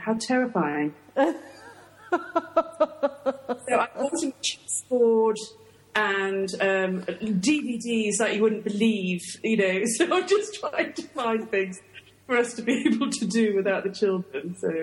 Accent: United Kingdom; I said, I'm British. I'm not used to shooting.

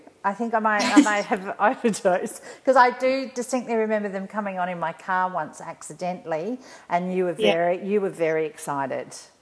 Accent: Adelaide, South Australia, Australia; because we're both from Adelaide, and she's just a bit younger than me

